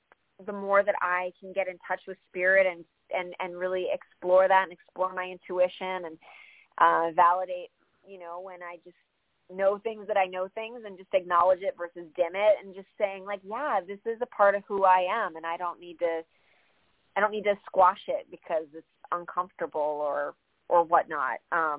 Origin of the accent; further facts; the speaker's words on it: Midwest, United States; I'm from the Midwest, and it's just, there's just a certain way that you just kind of assume that you should live.